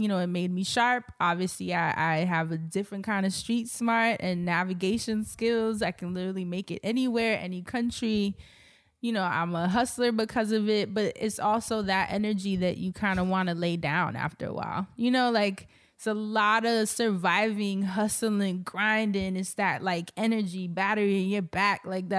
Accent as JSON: {"language": "English", "region": "New York", "country": "United States", "tie": "born or raised there", "said": "born and raised in Harlem and moved to Brooklyn in my 30s. And I love New York."}